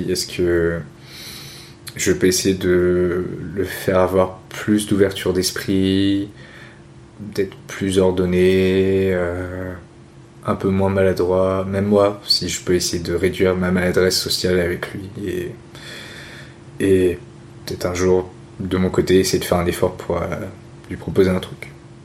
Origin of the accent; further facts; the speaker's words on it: France; born there; Vu que nous, on est nés en France, tu vois, moi et ma sœur